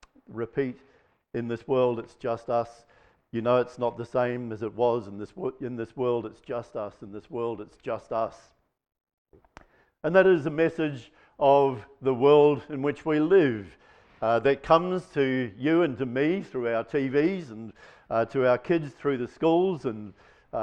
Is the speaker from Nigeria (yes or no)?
no; New Zealand; And here we are coming from New Zealand, right? Hills, okay? We know what hills are.